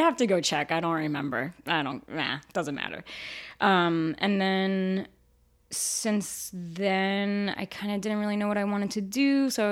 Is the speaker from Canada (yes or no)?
no; Puerto Rico; born there; I was born in Puerto Rico. My dad is half Dominican, half Puerto Rican. My mom is Dominican, raised in New Jersey.